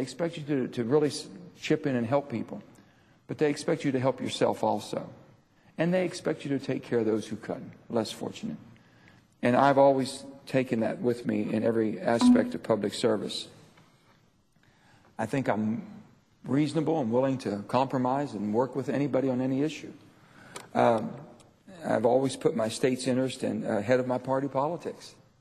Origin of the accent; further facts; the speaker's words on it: West Virginia, United States; But I'm an American, I'm a West Virginian, and then I'm a Democrat from West Virginia.